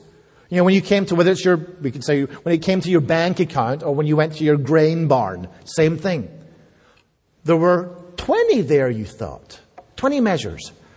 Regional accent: Scotland, United Kingdom; born there; I am not a citizen of the United Kingdom where I was born. I was born in Scotland, part of the United Kingdom. But I'm not a citizen. I am a subject. That means I was born under a monarch.

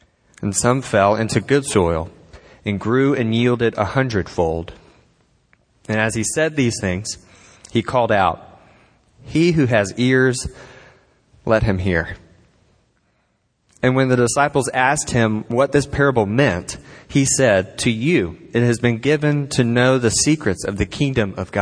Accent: Savannah, Georgia, United States; I'm originally from Savannah, and so I went to school maybe about an hour away from home

